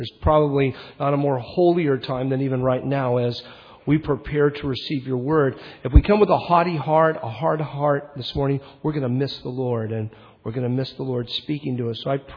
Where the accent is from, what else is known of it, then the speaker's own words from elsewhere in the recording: United States; I am an American to the very bone.